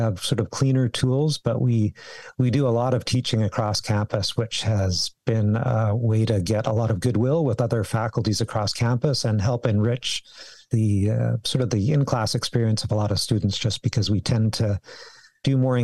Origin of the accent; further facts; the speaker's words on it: Victoria, British Columbia, Canada; also born or lived in Calgary; now in Victoria, Canada; And then after 5 years, growing up in Victoria, I just could not take the Alberta winter. So it was either a heated garage or back to Victoria.